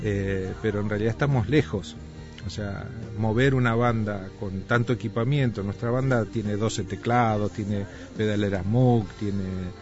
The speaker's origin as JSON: {"language": "Spanish", "country": "Argentina", "said": "nosotros somos argentinos, presentamos nuestro disco en Argentina, tocamos en Argentina continuamente y tenemos muchos seguidores en Argentina."}